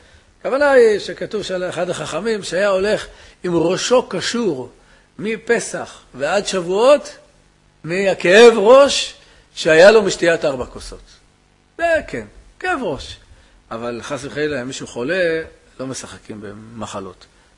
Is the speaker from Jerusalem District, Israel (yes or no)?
yes; Jerusalem, Jerusalem District, Israel; now in Bnei Brak, Israel; אנחנו ירושלמים בבני ברק